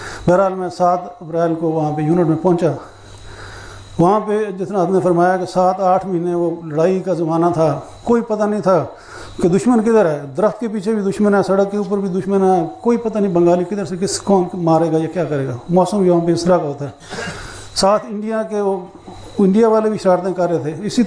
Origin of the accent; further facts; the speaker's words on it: Lahore, Punjab, Pakistan; وہاں پہ ہم لاہور کے رہنے والے تھے, لاہور میں رہے فیملی